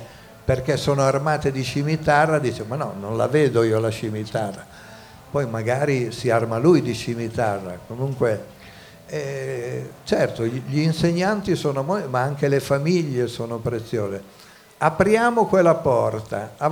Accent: Emilia-Romagna, Italy; io non sono di Bologna, sono della montagna

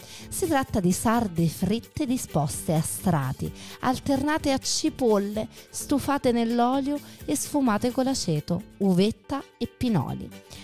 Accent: Rome, Lazio, Italy; son romana.

